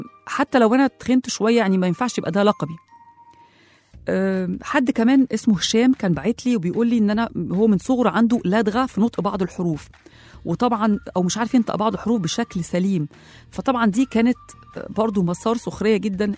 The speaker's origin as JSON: {"language": "Arabic", "country": "Egypt", "said": "إحنا كمصريين عندنا السمار الحلو الجميل"}